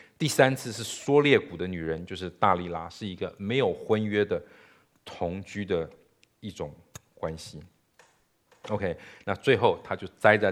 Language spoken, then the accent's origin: Chinese; China; 但是我们中国人有一句话古话说